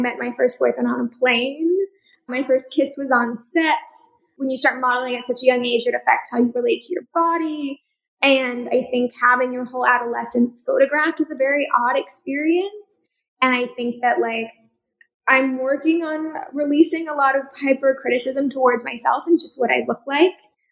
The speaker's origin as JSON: {"language": "English", "town": "Dallas", "region": "Texas", "country": "United States", "said": "So I was modeling in New York, but I'm from Dallas originally."}